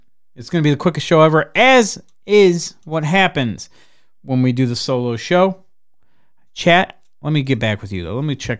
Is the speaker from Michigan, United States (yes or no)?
yes; Traverse City, Michigan, United States; See, I grew up in Traverse City, and up there we get snow. It's what we do.